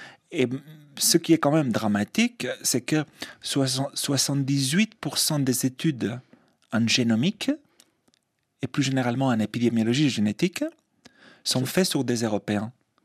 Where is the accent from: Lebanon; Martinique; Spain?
Spain; now in Paris, France; je dis « franco-espagnol » parce que mon présent est français quand même. Ça fait, malgré mon accent, 22 ans que j'habite à Paris.